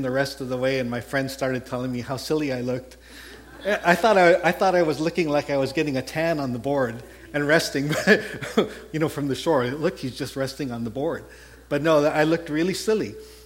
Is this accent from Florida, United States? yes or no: no; Texas, United States; accent: Texas; sorry, my Texas accent, off of Galveston regularly